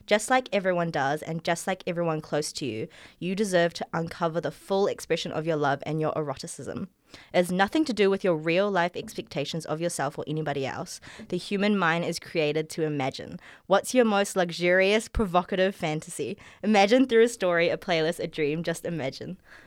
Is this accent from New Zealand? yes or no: yes; Auckland, New Zealand; I'm 25 years old, born and bred in Tamaki Makaurau. My mum is from Singapore, my dad's from Malaysia.